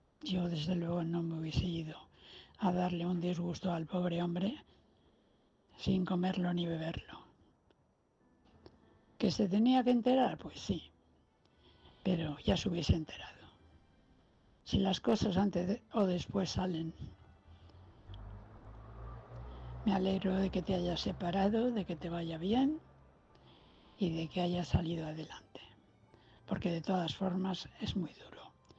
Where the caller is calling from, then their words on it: Valencia, Valencian Community, Spain; de Valencia.